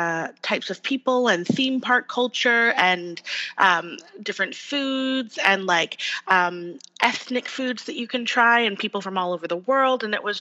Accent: Canada; So I'm very lucky where I live on the island is a very, very rich community in the arts.

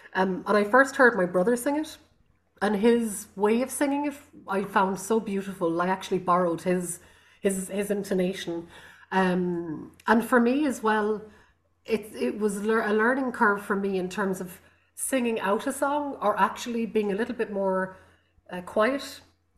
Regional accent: Connacht, Ireland; first language Irish; English is a second language; I come from Connemara in the Gaeltacht in the west coast of Ireland, outside Galway. And it's a Gaelic Gaeilge-speaking region, and I grew up speaking Irish. My mother is from Carrow, my father is from Wicklow.

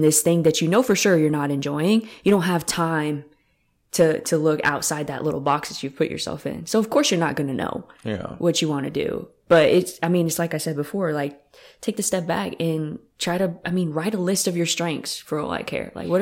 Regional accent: Washington, United States; I'm from Washington.

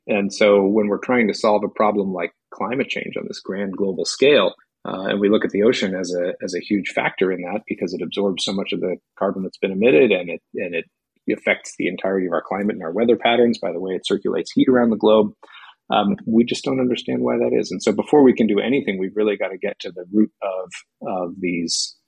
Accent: Massachusetts, United States; So I grew up on Cape Cod. I was a full-timer.

